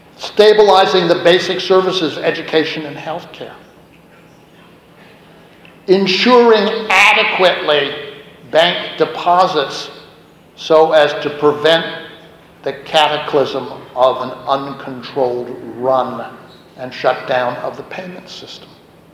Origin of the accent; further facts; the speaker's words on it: United States; but also as an American, I should say, on a transatlantic basis